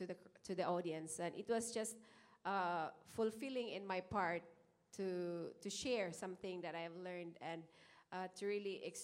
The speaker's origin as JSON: {"language": "English", "country": "Philippines", "said": "I'm Filipino, so we have different values, we have different beliefs, and also a very different culture."}